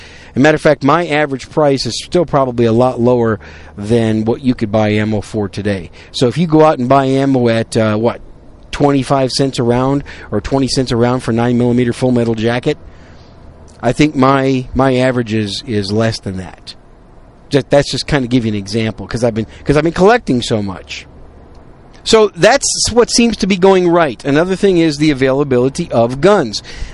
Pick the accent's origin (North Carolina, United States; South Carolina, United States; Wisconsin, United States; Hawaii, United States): Wisconsin, United States; also born or lived in New York City; I was born in New York City, raised very modestly in Wisconsin, grew up most of my life in a modest household in Wisconsin